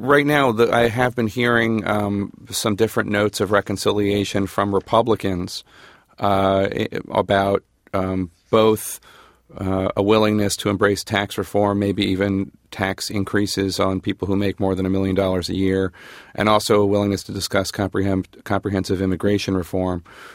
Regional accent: United States; You know, obviously, as an American, I hope it's full of accomplishments and bipartisanship

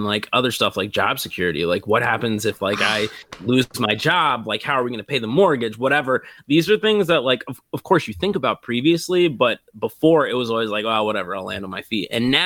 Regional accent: Rockville, Maryland, United States; Yeah, I'm from Rockville originally. I went to Wooten for high school. I went to University of Maryland. All my family's still here pretty much.

